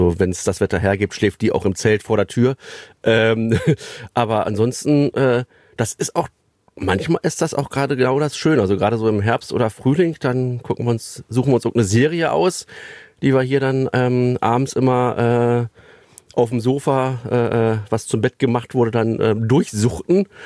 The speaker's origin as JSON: {"language": "German", "region": "Berlin", "country": "Germany", "lives_now": "East Westphalia, Germany", "said": "Obwohl ich aus Berlin komme."}